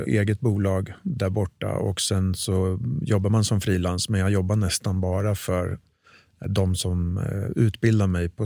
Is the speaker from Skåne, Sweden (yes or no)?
no; Örebro, Örebro County, Sweden; Örebro från början.